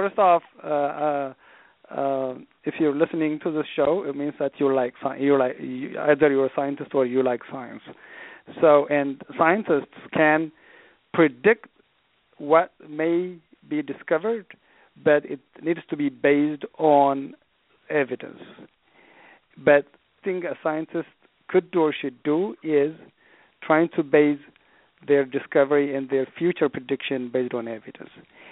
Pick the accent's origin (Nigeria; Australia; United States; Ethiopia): Ethiopia; English is a second language; as a kid growing up in Ethiopia, as you can imagine, by and large, you have to persevere.